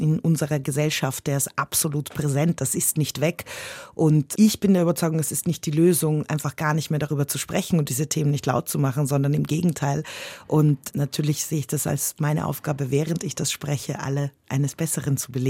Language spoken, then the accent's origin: German; Austria; ich bin ja aus Österreich und ich mag Bergsteigen